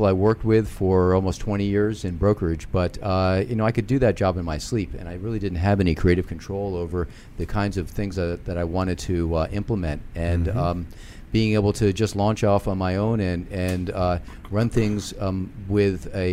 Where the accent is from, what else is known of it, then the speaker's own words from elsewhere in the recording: Washington, District of Columbia, United States; born there; I'm a Washingtonian. I was born downtown.